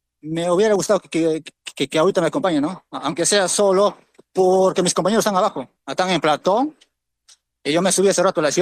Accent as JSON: {"language": "Spanish", "town": "Yarada Los Palos", "region": "Tacna", "country": "Peru", "said": "porque yo también soy tandeño, soy poblador de Yara Los Palos, ¿no?"}